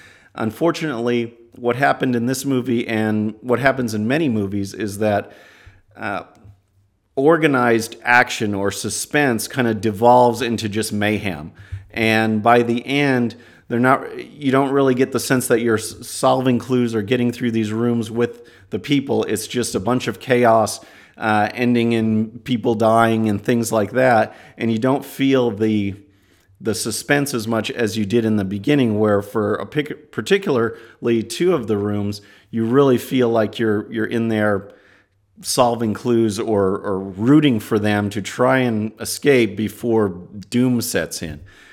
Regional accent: Houston, Texas, United States; There's multiple ones here in my hometown of Houston, and they're a lot of fun.

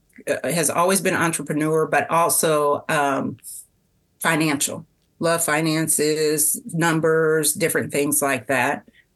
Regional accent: Kansas City, United States; So just like you said, born and raised in Kansas City, and this is what I would definitely call home.

